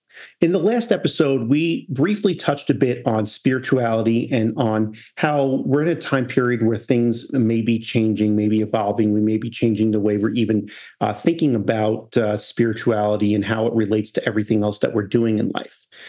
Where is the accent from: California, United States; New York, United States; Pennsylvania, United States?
New York, United States; I'm from New York where everyone's constantly busy all the time, and that's a code of honor.